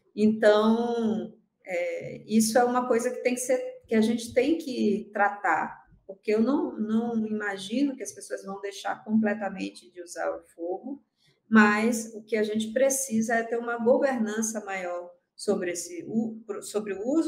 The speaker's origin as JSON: {"language": "Portuguese", "region": "Amazon", "country": "Brazil", "said": "eu sou da Amazônia, né? Então, e tenho vivido essa questão há muitos anos"}